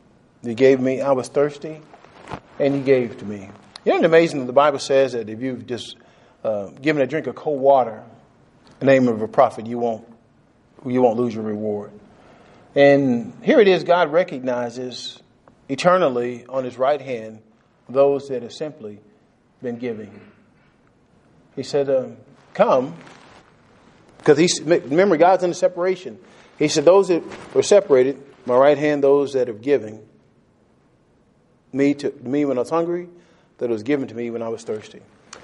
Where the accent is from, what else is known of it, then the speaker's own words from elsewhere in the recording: Texas, United States; when I was a kid growing up in Texas